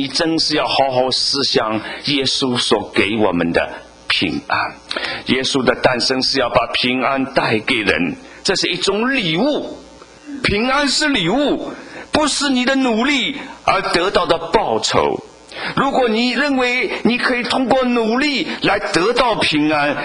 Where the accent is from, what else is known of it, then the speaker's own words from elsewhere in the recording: China; 我们中国人早就知道，只要问心无愧，半夜三更不怕鬼敲门